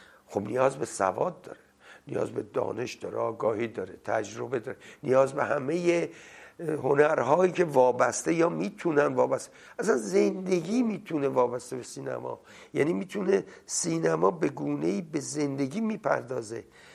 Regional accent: Kermanshah, Iran; born there; من اولین بار بعد از تولد از کرمانشاه اومدم تهران.

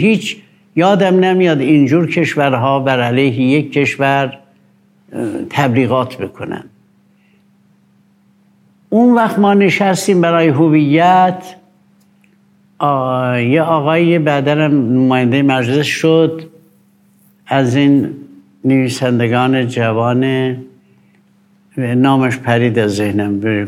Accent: Iran; ما ایرانی هستیم، انتظار داریم این کشور مادر ما باشه

